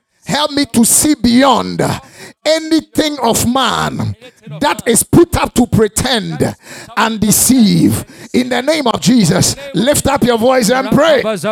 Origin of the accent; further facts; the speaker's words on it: Ghana; You know, I'm not from any other African country. I'm from Ghana. So I know Ghanaians because I'm a Ghanaian.